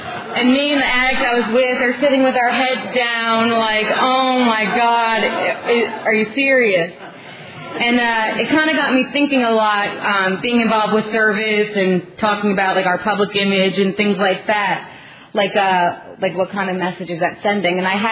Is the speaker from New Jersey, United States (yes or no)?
yes; New Jersey, United States; I'm an addict from New Jersey.